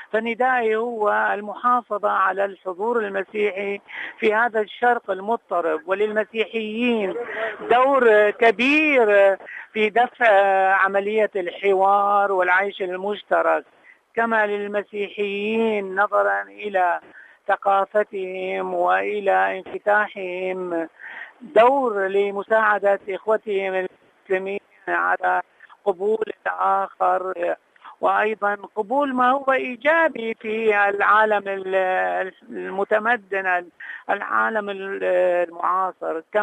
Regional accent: Mosul, Nineveh, Iraq; يعني أنا من الموصل أساسا

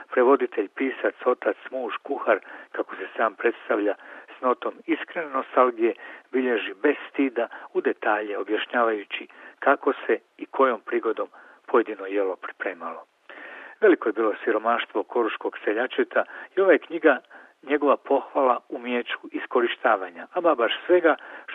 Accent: Croatia; nemaju zasigurno toliko dobre i bogate zemlje kao mi Hrvati

